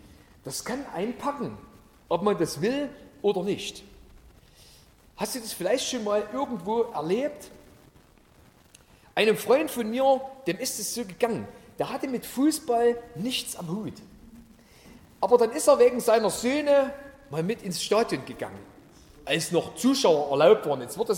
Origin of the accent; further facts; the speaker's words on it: Limbach-Oberfrohna, Saxony, Germany; Ich komme aus Limbach-Oberfrohna. Wird vielleicht nicht jedem was sagen, das liegt neben Chemnitz.